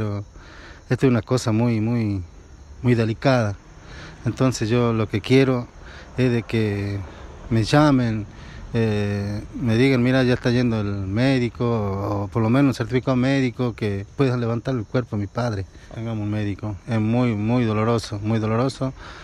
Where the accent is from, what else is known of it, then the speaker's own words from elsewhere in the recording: Aguaray, Salta, Argentina; Yo vengo de Campo Durán, Aguaray.